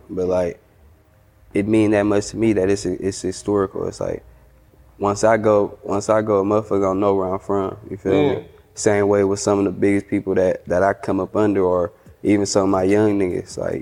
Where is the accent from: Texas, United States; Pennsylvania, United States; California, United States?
California, United States; Oakland; Mind you, I'm from Oakland, I didn't went to sleep to gunshots, woke up to sirens, you feel me?